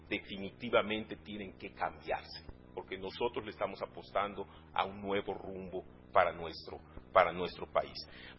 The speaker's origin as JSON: {"language": "Spanish", "country": "Mexico", "said": "la forma como los mexicanos hemos definido mejorar constantemente la vida social, económica, cultural de nuestra nación"}